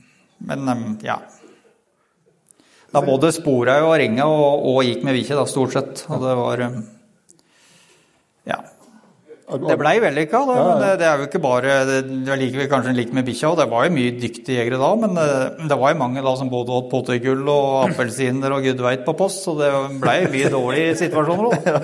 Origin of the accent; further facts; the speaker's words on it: Vikersund, Buskerud, Norway; now in Snarum, Norway; Mm. Født og oppvokst I Vikersund, og nå bor jeg på Snarum.